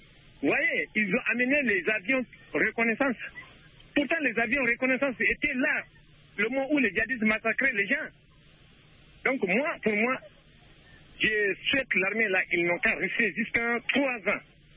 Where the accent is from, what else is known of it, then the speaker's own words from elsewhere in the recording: Niger; Parce que moi, je suis du Niger. Moi, dans mon pays, il n'y a pas un village là où les djihadistes sont pris.